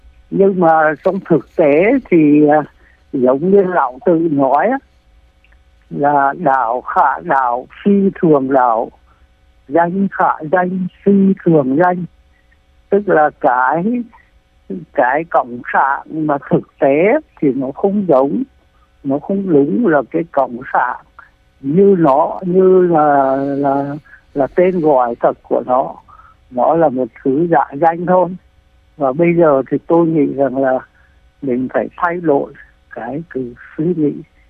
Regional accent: Huế, Thừa Thiên Huế, Vietnam; Thì là tôi là dân Huế, sinh trưởng trong một cái gia đình cũng là quý tộc nhỏ.

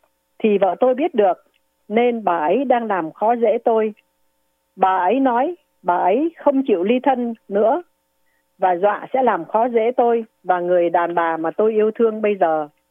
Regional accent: Northern Vietnam, Vietnam; now in United States; Tôi là người Bắc Kỳ chính thống, còn vợ tôi là người Nam Kỳ. Tôi qua Mỹ từ năm 75, lấy được bằng cấp tiến sĩ ở Mỹ.

